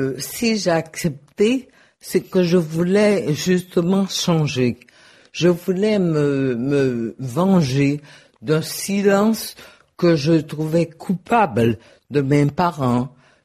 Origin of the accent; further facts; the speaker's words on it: Guadeloupe; now in New York, United States; je vis à New York, je ne parle jamais créole et pourtant, je me considère profondément à 100% guadeloupéenne.